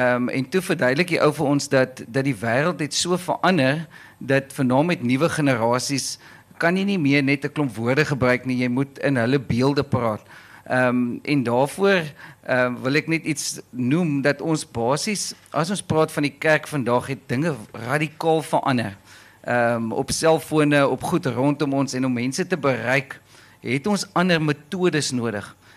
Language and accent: Afrikaans; Caledon, Western Cape, South Africa; Ek kom al van Caledon af, 'n lekker platlandse plek, en toe ek groot geword het, allemaal kerk toe gegaan.